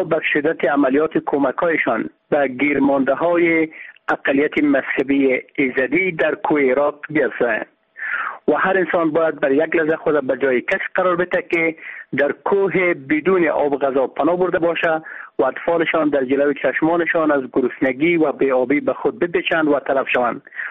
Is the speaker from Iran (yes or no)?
no; Daykundi, Afghanistan; از دایکندی. من یک افغان هستم